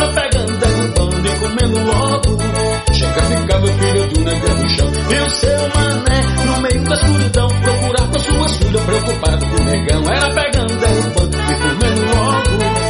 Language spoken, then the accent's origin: Portuguese; São Francisco, Brazil; E a gente agradece aqui a galera de São Francisco, minha cidade natal.